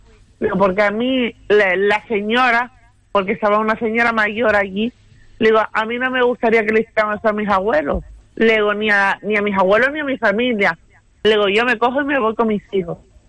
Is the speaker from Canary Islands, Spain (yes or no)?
yes; Santa Cruz de Tenerife, Canary Islands, Spain; Sí, yo soy de Tenerife, de Santa Cruz.